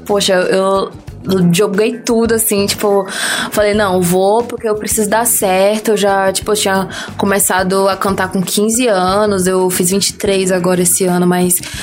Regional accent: Feira de Santana, Bahia, Brazil; moved away; Feira de Santana é cidade metrópole, então eu sou de Feira de Santana, Salvador capital ali, aquela coisa toda. Sou de Feira e tô aqui, vou fazer 1 ano esse mês.

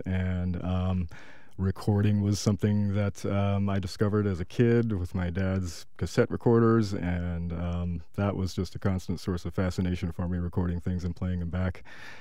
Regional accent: Anchorage, Alaska, United States; Well, I started working in radio where I grew up in Anchorage, Alaska.

